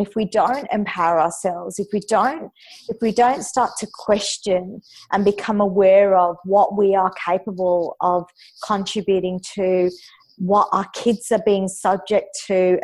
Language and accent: English; India; I love lamb chop curry. Being an Indian, that's I love it.